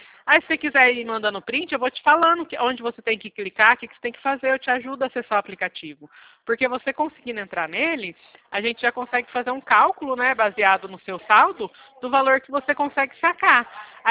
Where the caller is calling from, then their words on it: São Paulo, Brazil; Eu falo do interior de São Paulo.